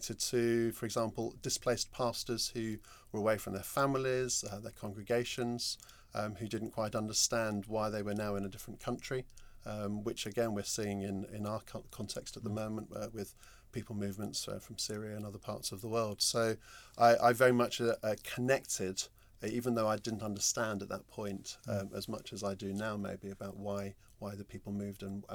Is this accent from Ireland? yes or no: no; London, United Kingdom; I grew up in North London in the 70s and 80s.